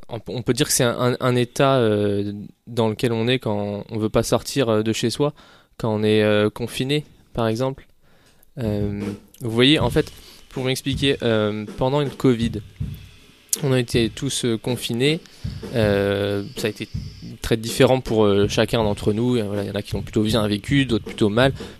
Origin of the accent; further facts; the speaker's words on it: Locmalo, Brittany, France; Moi, j'ai toujours pratiquement toujours habité à Locmalo. C'est un petit bled près de Pontivy.